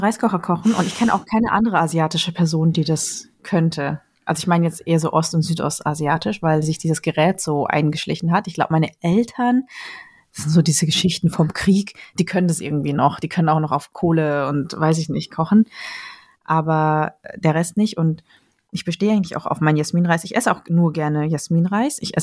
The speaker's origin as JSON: {"language": "German", "country": "Germany", "tie": "born or raised there", "also_born_or_lived": "Paris, France", "said": "in Deutschland, wo ich aufgewachsen bin und geboren bin"}